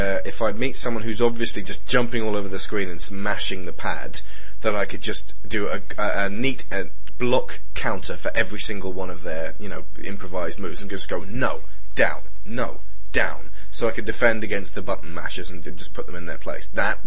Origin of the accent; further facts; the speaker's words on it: United Kingdom; Yeah. We're British.